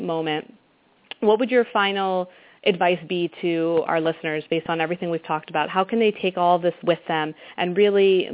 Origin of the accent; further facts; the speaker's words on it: Pennsylvania, United States; I grew up outside of Hershey, PA, so I'm very familiar with that town and all the people in it.